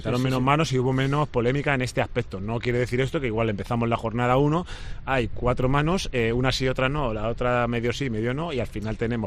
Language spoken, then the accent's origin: Spanish; Spain; que como españoles no la vemos tan mano como la puede haber un alemán